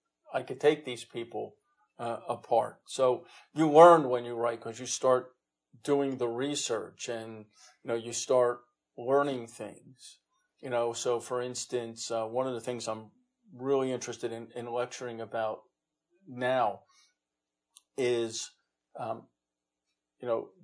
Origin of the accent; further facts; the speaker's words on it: New Jersey, United States; But I'm from New Jersey and we can't.